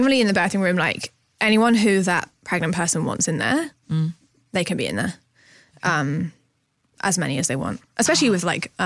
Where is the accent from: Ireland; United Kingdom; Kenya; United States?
United Kingdom; South West England; So grew up in North Devon, in this like really tiny, like, I guess like seaside town near the beach, with my parents and an older brother.